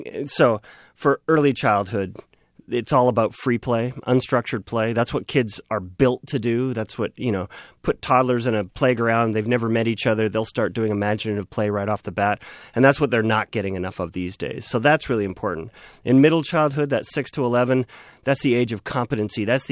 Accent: British Columbia, Canada; Yeah, I grew up in British Columbia and spent a lot of time camping

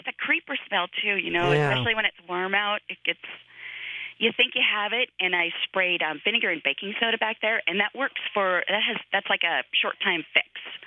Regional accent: Anchorage, Alaska, United States; I'm from Anchorage, Alaska.

